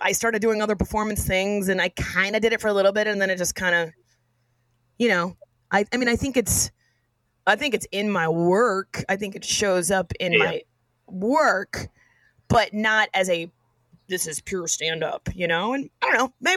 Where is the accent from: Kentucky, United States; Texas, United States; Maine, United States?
Texas, United States; Austin; I'm from Austin, Texas originally. And I was back in Austin for a summer doing Shakespeare in the Park